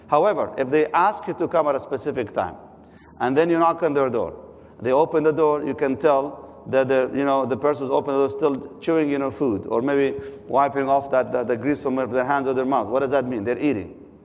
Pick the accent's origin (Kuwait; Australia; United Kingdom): Kuwait; I grew up in Kuwait, and I've seen it